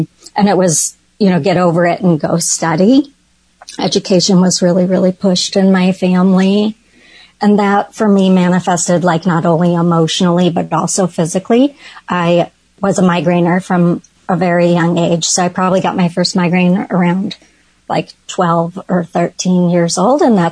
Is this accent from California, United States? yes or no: no; Detroit, Michigan, United States; I grew up in Detroit, Michigan, to a mom, dad, two older brothers, and an older sister.